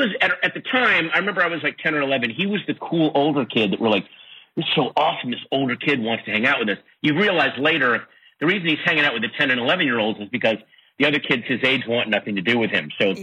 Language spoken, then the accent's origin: English; Sterling, Virginia, United States; I grew up in Sterling, Virginia.